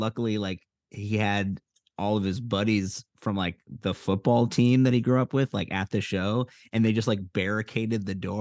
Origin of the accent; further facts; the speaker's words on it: Evanston, Illinois, United States; June 9th, my hometown of Evanston, Illinois, at Space on the 10th